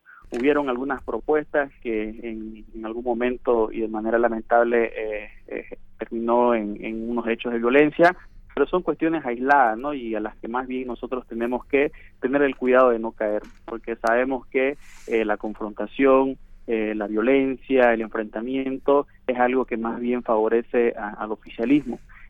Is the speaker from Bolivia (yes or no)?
yes; Bolivia; las preocupaciones comunes que tenemos como bolivianos